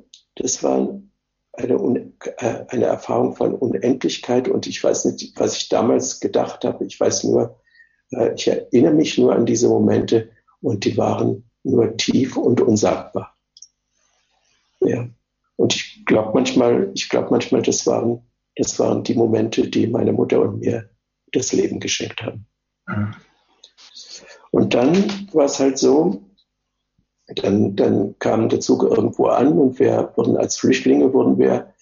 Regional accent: Wrocław, Lower Silesian Voivodeship, Poland; born there; Also ich bin im Krieg geboren. Ich bin 1943 in Breslau geboren.

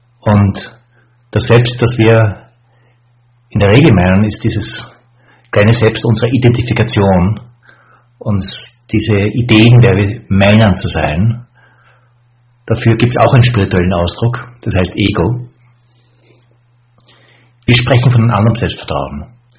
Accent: Austria; also born or lived in Vienna; was ich als Österreicher, vor allem von meiner Wiener Zeit, sehr gut kenne

